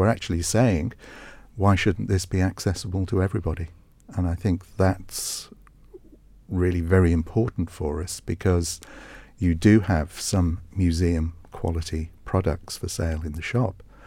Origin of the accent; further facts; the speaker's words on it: Liverpool, North West England, United Kingdom; having worked in Northern Ireland and in Wales, and I come from Liverpool